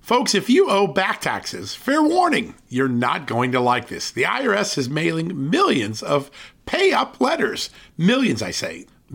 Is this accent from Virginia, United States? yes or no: yes; Virginia, United States; You're a neighbor to my home state of Virginia.